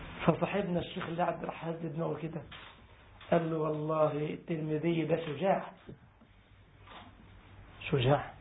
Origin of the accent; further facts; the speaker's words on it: Egypt; زي ما قلت لك، اخ عندنا في مصر بيحكي قصه والله حقيقيه